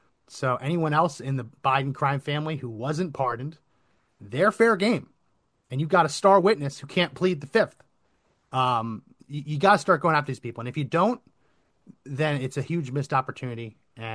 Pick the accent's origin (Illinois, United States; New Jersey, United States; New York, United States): New Jersey, United States; I grew up in New Jersey, and what I always say about New Jersey is the last one out, turn out the lights